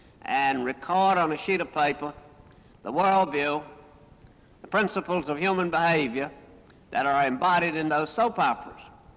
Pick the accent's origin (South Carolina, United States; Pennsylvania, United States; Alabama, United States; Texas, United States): South Carolina, United States; community in which I grew up in South Carolina in the 1930s was no longer Christendom, but it was Protestantism.